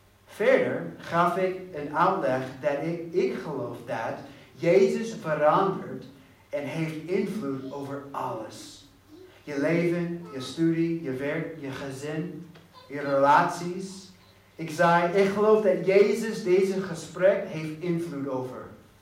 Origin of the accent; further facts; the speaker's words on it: Texas, United States; Dutch is a second language; moved away as an adult; ik kom uit Texas en ik ben een Christian